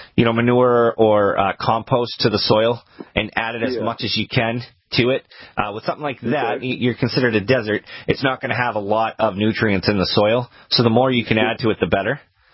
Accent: Maine, United States; now in Massachusetts, United States; So it's actually pretty close to what we are in Massachusetts and what we were in Maine when I was from Maine.

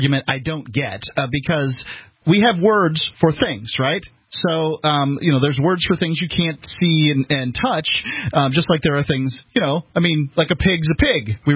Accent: Bradenton, Florida, United States; Let's go to Billy calling in from my hometown of Bradenton, Florida.

